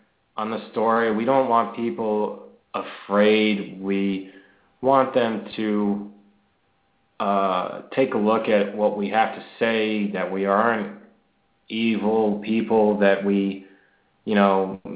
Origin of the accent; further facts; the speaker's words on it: New Jersey, United States; I grew up in New Jersey.